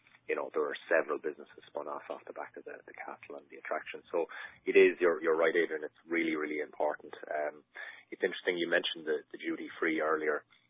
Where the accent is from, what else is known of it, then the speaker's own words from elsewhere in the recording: Shannon, County Clare, Ireland; I mean, I'm from Clare. I'm from Shannon originally.